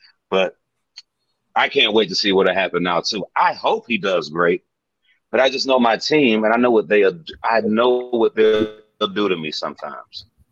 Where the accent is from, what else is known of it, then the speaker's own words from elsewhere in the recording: Detroit, Michigan, United States; take it from me, and I'm from Detroit.